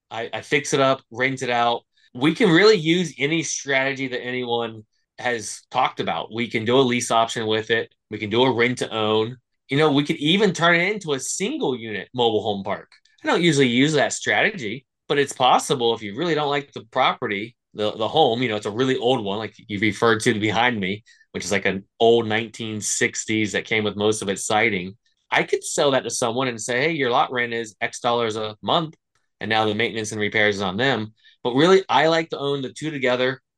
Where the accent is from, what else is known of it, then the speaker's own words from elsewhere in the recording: Plant City, Florida, United States; I am from Central Florida. We're a little town called Plant City, the winter start rate capital of the world.